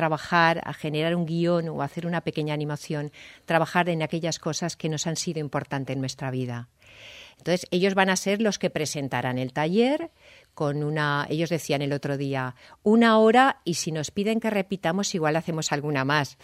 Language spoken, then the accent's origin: Spanish; Valencia, Valencian Community, Spain; yo soy del Cabañal, siempre reivindico mi origen